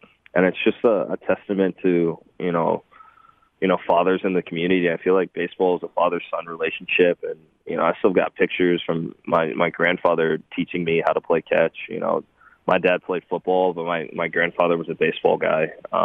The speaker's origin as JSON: {"language": "English", "town": "Dallas", "region": "Texas", "country": "United States", "tie": "born or raised there", "lives_now": "Pittsburgh, United States", "said": "I grew up in Dallas, and you got the Mavericks downtown, you got the Stars downtown"}